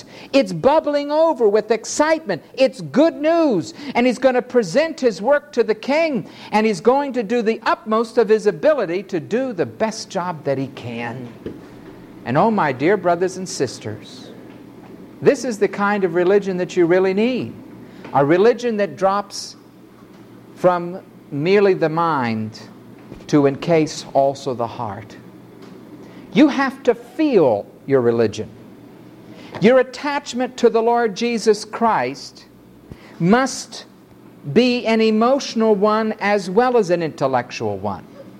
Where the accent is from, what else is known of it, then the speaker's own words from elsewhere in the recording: New York City, New York, United States; See, I'm from New York City, so the grand jury always indicts